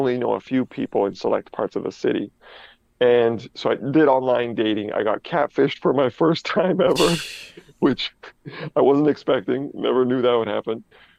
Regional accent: Canada; I'm from Canada

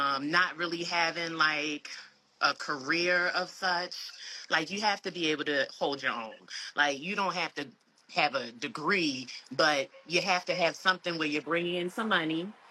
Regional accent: Baltimore, Maryland, United States; You know, I'm from Baltimore. It's a lot of bums around here, respectfully.

